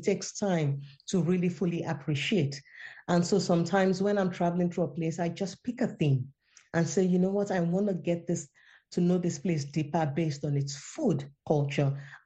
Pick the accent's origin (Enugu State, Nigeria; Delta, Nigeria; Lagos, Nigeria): Lagos, Nigeria; now in Sweden; In Lagos. I grew up in Lagos.